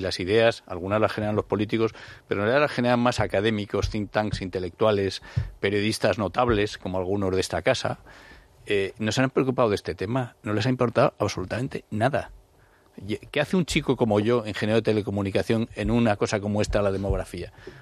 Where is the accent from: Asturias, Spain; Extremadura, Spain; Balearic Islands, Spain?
Asturias, Spain; Cuando yo nací en Asturias, yo nací en el año 60, ¿no? Entonces nacían más del triple de niños que ahora, ¿no? Yo me crié en una Asturias que estaba, como toda España, rebosante de chiquillos.